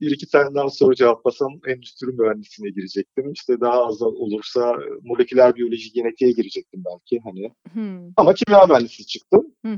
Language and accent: Turkish; Istanbul, Turkey; ben İstanbul'da doğdum, büyüdüm. Annem Edirne'den, babam Zonguldak'tan, ikisi de oranın küçük ilçelerinden İstanbul'a göç etmişler.